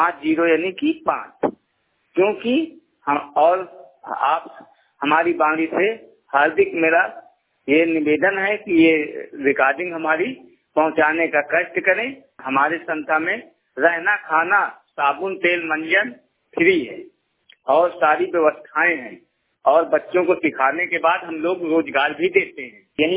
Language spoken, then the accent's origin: Hindi; Fatehpur, Uttar Pradesh, India; मैं फतेहपुर का रहने वाला हूँ।